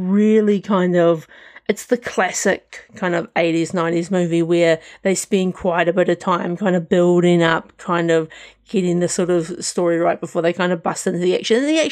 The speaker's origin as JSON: {"language": "English", "region": "Hawke's Bay", "country": "New Zealand", "tie": "born or raised there", "said": "I was sitting around with the family in my hometown of Hawke's Bay"}